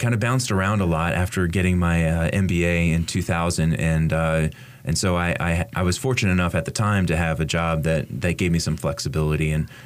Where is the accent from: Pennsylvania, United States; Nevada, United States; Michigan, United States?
Pennsylvania, United States; also born or lived in Massachusetts / Missouri; I bounced around a lot as a kid, mostly growing up in Pennsylvania, Massachusetts, stint in Missouri.